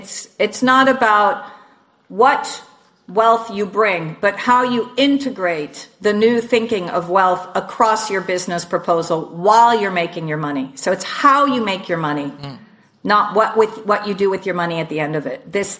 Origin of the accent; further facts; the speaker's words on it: Palo Alto, California, United States; I grew up in Palo Alto